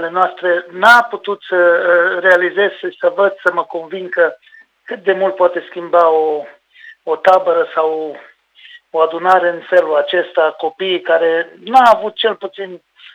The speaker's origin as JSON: {"language": "Romanian", "town": "Brezoi", "region": "Vâlcea County", "country": "Romania", "said": "eu sunt din Brezoi și știu ce copii sunt"}